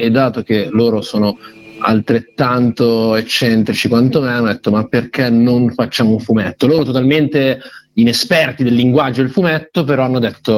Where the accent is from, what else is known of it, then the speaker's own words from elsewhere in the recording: Cantù, Lombardy, Italy; io sono Brianzolo, Cantù, vicino Como